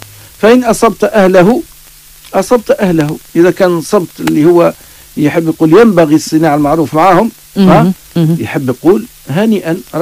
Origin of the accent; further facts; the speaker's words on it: Tunisia; ثم كثير من البلدان عندنا في تونس